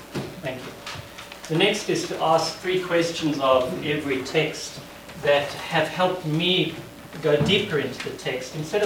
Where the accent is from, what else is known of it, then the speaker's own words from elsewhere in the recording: South Africa; I'm from South Africa